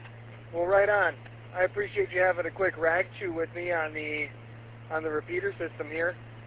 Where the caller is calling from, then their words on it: Traverse City, Michigan, United States; I'm always transmitting from Traverse City, so I'm sure I'll hear you again in Michigan at some point